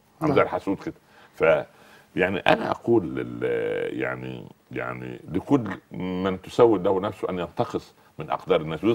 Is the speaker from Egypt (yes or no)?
yes; Upper Egypt, Egypt; يعني الصعيد اهلي وارضي التي نشات فيها